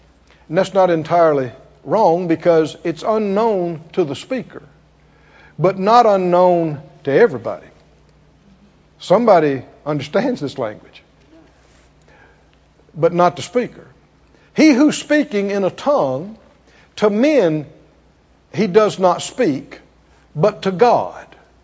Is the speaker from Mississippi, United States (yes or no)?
yes; Philadelphia, Mississippi, United States; born there; I was born in Philadelphia, Mississippi. There is a Philadelphia, Mississippi. Small place. And that actually was about 20 miles from where we lived. We had to go to town, you know, to be born.